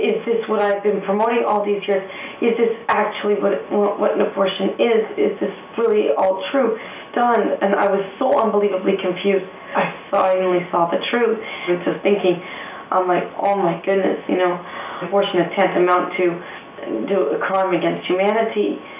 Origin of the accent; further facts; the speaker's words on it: Ottawa, Ontario, Canada; I come from Ottawa, Ontario, Canada